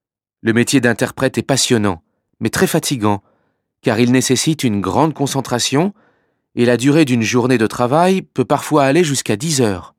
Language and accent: French; Austria; French is a second language; je travaille comme interprète en cabine allemande. Je suis autrichien, mais mon père étant originaire de Porto, ma deuxième langue est le portugais.